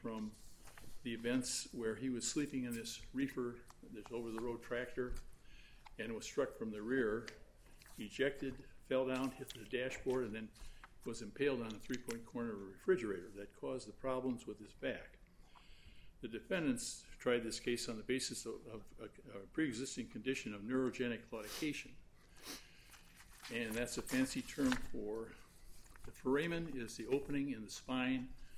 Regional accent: Streator, Illinois, United States; He would leave my hometown of Streeter, drive to Green Bay, Wisconsin, pick up cheese

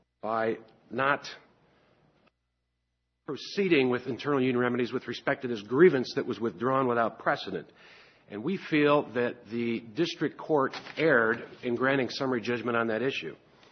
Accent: Fort Wayne, Indiana, United States; I'm from Fort Wayne, Indiana, with the law firm of Tyson Bowers & Associates.

